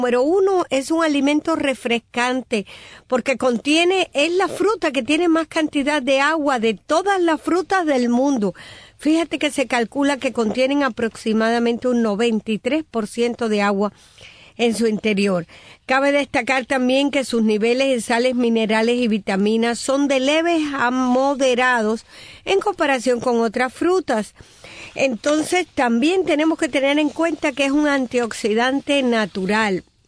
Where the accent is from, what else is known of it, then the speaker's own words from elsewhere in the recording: Cuba; moved away; Yo recuerdo en mi infancia, no sé ahora en Cuba cómo funcionará, pero en mi infancia